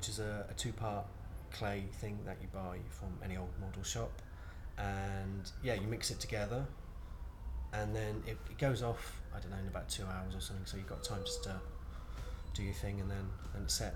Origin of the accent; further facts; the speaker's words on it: Cardiff, Wales, United Kingdom; I'm 36, and I'm from Cardiff.